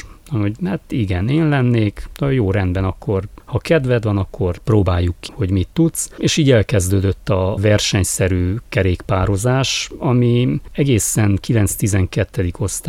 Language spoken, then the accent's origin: Hungarian; Backamadaras, Mureș County, Romania; Marosvásárhely mellett egy kis falucskában, községben, Backamadarason nőttem fel.